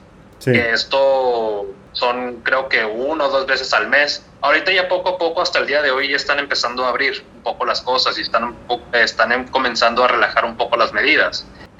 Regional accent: Mexico; me preguntan ¿de dónde eres? No, pues que soy de México.

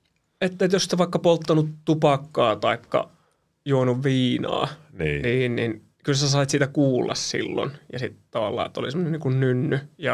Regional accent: Korpilahti, Central Finland, Finland; Se on Korpilahti. Sieltä mä oon.

